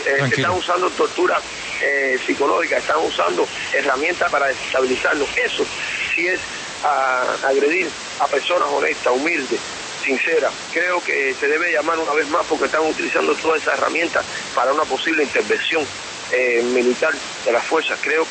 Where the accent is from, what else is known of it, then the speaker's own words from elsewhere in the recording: Cuba; moved away as an adult; he vivido más de 35 años ahí en esa isla, donde yo amo mi pueblo, quiero mi pueblo